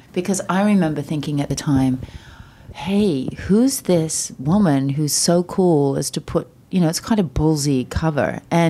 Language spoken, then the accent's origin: English; Australia; as being Australian.